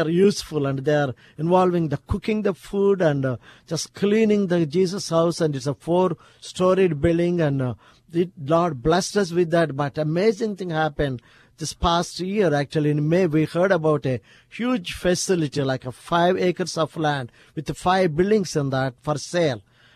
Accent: India; They're all Germans, but I'm an Indian

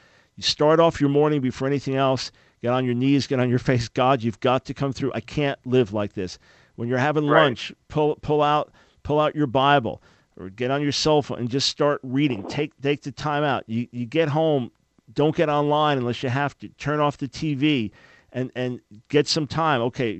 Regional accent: New York, United States; because I grew up on Long Island, whenever I see a Long Island name, I always say Elmont on Long Island or Hotsville, Long Island.

